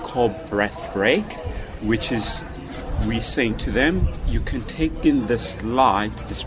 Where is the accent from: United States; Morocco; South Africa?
South Africa; Pretoria, Gauteng; I'm from Pretoria, and I'm teaching karate in Pretoria